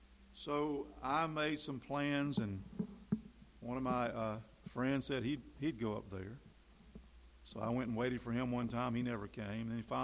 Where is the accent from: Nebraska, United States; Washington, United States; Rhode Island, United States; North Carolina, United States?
North Carolina, United States; Tryon; I grew up in Tryon, North Carolina, surrounded by mountains.